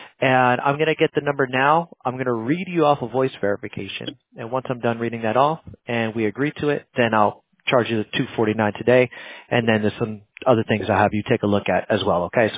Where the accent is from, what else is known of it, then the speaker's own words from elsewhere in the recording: New Jersey, United States; I was born and raised in Jersey, so it was a little rough living in Jersey.